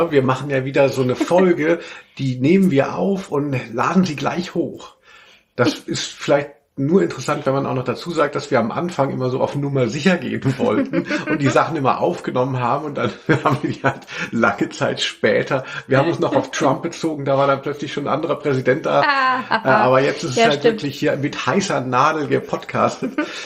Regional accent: Hanau, Hesse, Germany; in Hanau, wo ich aufgewachsen bin

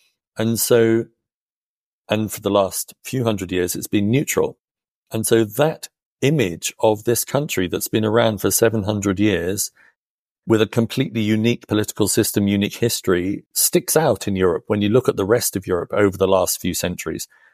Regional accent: United Kingdom; now in Switzerland; I come from Britain, where the trains used to be great, then they were privatized, and now they're terrible.

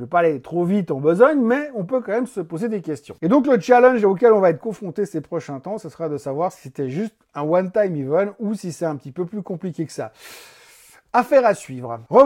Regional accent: Switzerland; Ils ont l'air vraiment aussi sympas que nos assureurs maladie chez nous en Suisse

